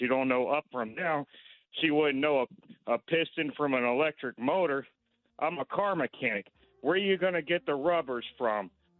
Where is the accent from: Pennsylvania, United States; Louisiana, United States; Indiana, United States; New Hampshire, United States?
Louisiana, United States; Shreveport; I know a lot of people that got lifted out of poverty are from Louisiana. I'm from Shreveport